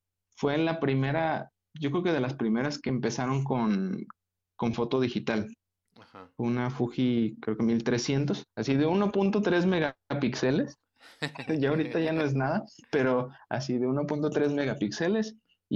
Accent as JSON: {"language": "Spanish", "town": "Guadalajara", "region": "Jalisco", "country": "Mexico", "said": "Pues mira, yo soy de la ciudad de Guadalajara."}